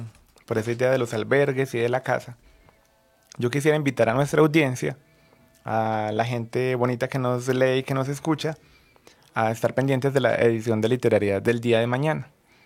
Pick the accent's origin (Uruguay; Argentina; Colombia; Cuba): Colombia; Santa Rosa de Cabal, Risaralda; moved away; entonces estoy lejos de mi tierra, Santa Rosa de Cabal, y no tengo una casa como tal.